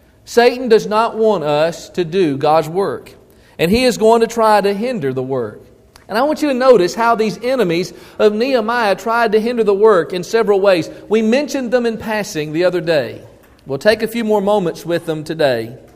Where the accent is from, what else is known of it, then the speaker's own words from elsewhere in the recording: Georgia, United States; But I grew up in Georgia in the place they called south of the gnat line.